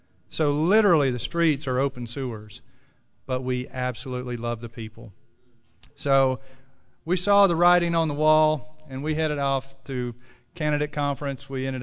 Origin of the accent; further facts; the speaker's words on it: Mississippi, United States; I'm like, y'all, I'm from Mississippi. You turn the heat on when it gets below 70, right?